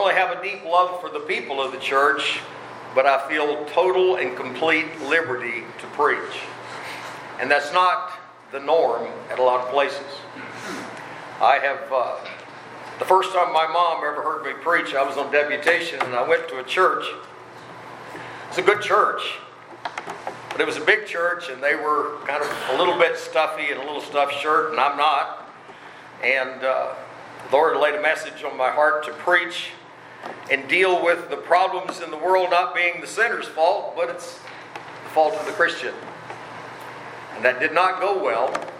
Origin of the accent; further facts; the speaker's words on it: Southern United States, United States; accent: Southern; now in Maine, United States; I'm from the South. You can tell by the way I talk. For God to send a biscuits and gravy country boy to Maine to plant a church